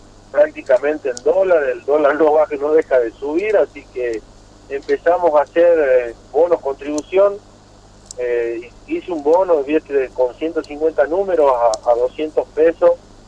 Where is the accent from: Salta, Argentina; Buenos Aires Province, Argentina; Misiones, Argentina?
Salta, Argentina; Tartagal; Somos 5 de Argentina, en Tucumán, Salta, yo soy el único tartagalense